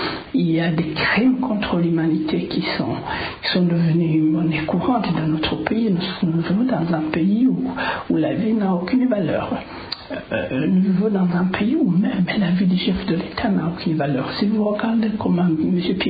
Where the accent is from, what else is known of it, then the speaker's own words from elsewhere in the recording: Burundi; Cela nous permettra, en tant que Burundais, d'unir nos efforts et de continuer à reconstruire notre pays